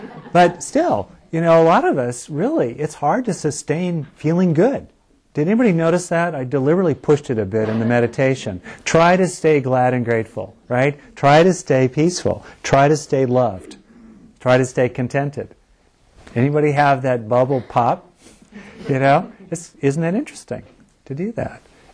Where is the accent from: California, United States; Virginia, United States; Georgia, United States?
California, United States; Yep, Disneyland's open. I grew up in Southern California.